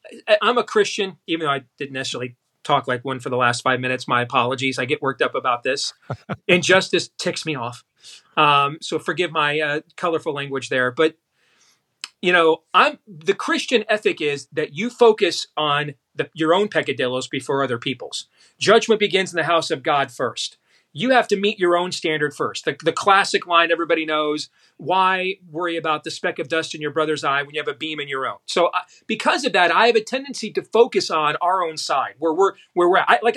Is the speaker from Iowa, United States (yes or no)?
no; Michigan, United States; pointing out what's happening in places like Antrim County, Michigan, my home state.